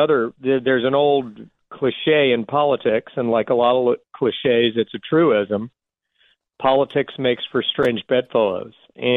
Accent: Atlanta, Georgia, United States; down here in my hometown of Atlanta, Georgia

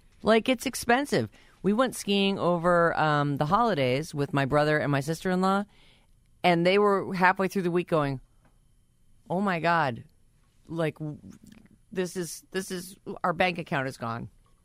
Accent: East Coast, United States; And I grew up on the East Coast. There's plenty of snow there.

